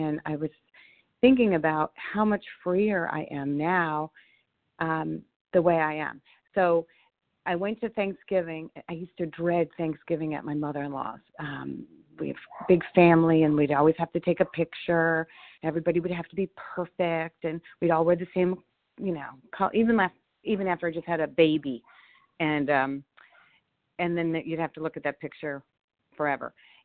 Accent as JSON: {"language": "English", "region": "Florida", "country": "United States", "said": "from South Florida."}